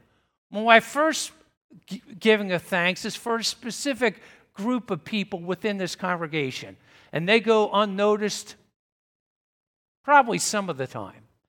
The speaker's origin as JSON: {"language": "English", "region": "Pennsylvania", "country": "United States", "tie": "born there", "said": "I was not born in Missouri. I was born in Pennsylvania."}